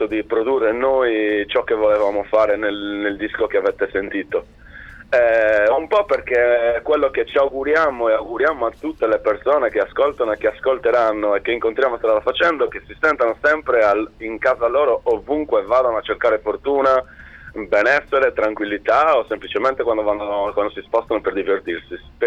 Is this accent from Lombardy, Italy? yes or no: no; Sardinia, Italy; scrivere in sardo mi sarei ghettizzato alla Sardegna, con tutto rispetto a chi ho, immaginate, sono la mia terra